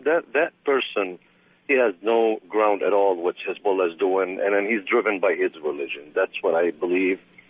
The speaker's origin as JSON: {"language": "English", "country": "Lebanon", "said": "I am Lebanese as well. I'm American Lebanese."}